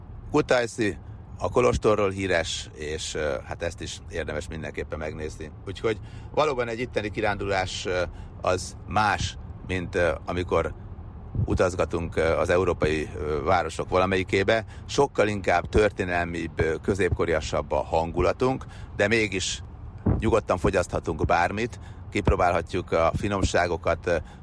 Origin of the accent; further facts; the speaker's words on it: Hungary; Mi is azt mondjuk, hogy Magyarország, magyarok vagyunk